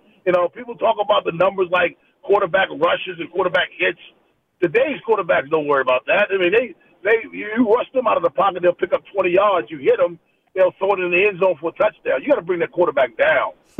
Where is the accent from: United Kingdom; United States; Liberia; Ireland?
United States; Baltimore, Maryland; also born or lived in South Carolina; I grew up in Baltimore, but I spent 7 years in South Carolina.